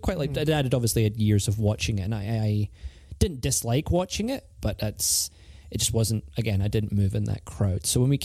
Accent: Dumfries, Scotland, United Kingdom; born there; I was born in Dumfries, Scotland.

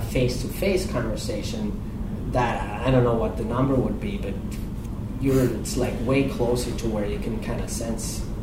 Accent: Switzerland; accent: Swiss; not sure people don't understand my Swiss accent too well, so...

